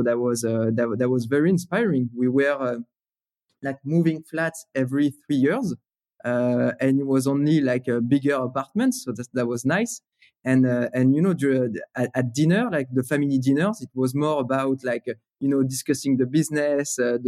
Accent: Paris, Île-de-France, France; growing up in Paris, it was, so first of all, gray, right? As the weather is mostly gray.

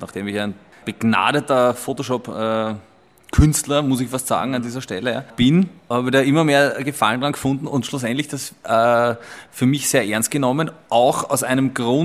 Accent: Vienna, Austria; Aber ich komme aus Simmering, ja.

